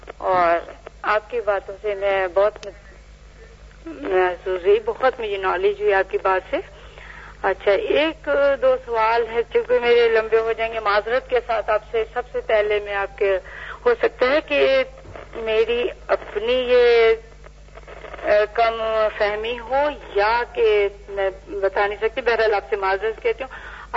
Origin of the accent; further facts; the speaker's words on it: Lahore, Punjab, Pakistan; میرا تعلق بھی لاہور سے ہے لیکن بچپن میرا گزرا ہے، کافی عرصے سے میں یہاں پر ہوں تو سندھ میں یادیں رہ گئی ہیں.